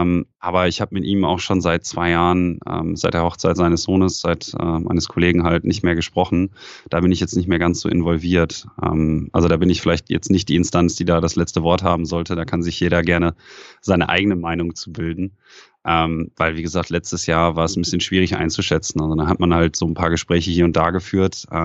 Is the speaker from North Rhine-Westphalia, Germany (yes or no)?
yes; North Rhine-Westphalia, Germany; gerade wenn man im Ruhrpott aufwächst, teilweise nicht ganz so einfaches Pflaster, wo ich aufgewachsen bin, mit Kriminalität und dergleichen.